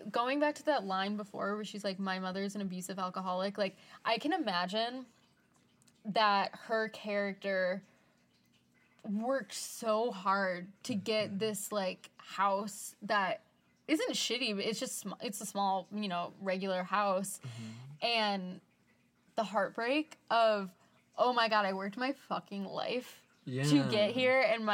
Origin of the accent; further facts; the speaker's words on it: Cleveland, Ohio, United States; Like, I am from Cleveland. I really wanted to go to school away from Cleveland in Chicago, you know.